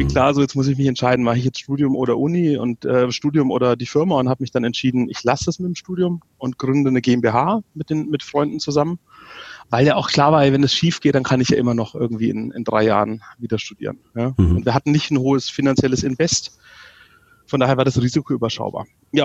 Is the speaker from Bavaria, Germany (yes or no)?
yes; Erlangen, Bavaria, Germany; sitzen hier im beschaulichen Erlangen. Ich komme auch hier aus der Gegend. Habe es also nicht weggeschafft.